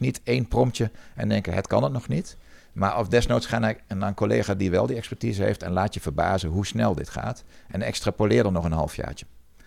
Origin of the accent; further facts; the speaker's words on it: Netherlands; Ik ben een Nederlander, ik wil het gewoon even testen.